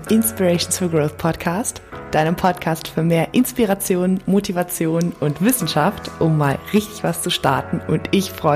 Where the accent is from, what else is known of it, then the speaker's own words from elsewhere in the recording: Morocco; Und ich als Marokkaner ist so ein Businessmensch